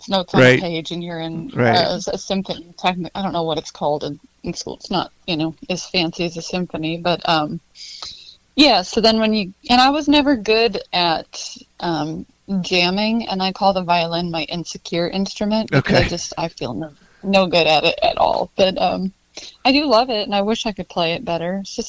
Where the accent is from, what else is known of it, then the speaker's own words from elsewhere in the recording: Montana, United States; now in Arizona, United States; So I am actually I'm from Montana, but speaking to you from Arizona right now.